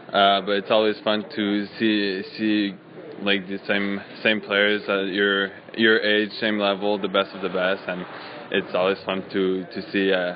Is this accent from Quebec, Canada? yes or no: yes; Blainville, Quebec, Canada; I was bilingual before going there, so it wasn't that much of a problem. But I'm from Blainville, so it's a little bit bigger than Sydney, Cape Breton